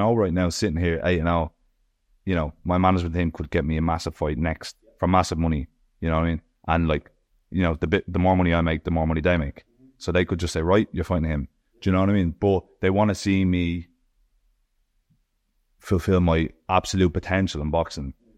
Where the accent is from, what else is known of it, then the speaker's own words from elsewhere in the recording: Ireland; Me being Irish